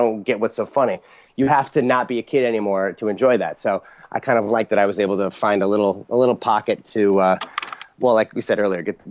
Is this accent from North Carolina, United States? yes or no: no; St. Louis, Missouri, United States; I grew up in St. Louis in a very intense magic community